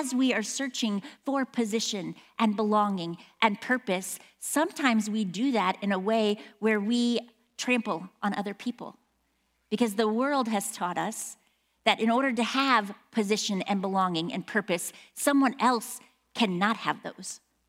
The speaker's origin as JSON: {"language": "English", "region": "Midwest", "country": "United States", "lives_now": "Phoenix, United States", "said": "Phoenicians don't know how to drive in the rain and I'm from the Midwest and I know better"}